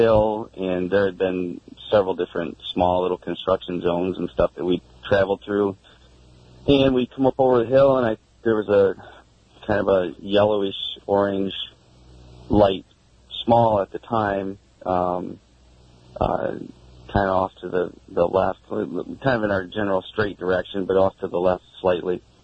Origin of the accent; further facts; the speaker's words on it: Saginaw, Michigan, United States; Okay, I'm from the Saginaw, Michigan area.